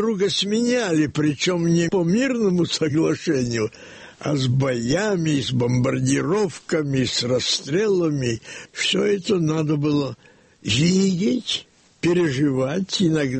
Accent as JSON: {"language": "Russian", "region": "Kyiv", "country": "Ukraine", "tie": "born or raised there"}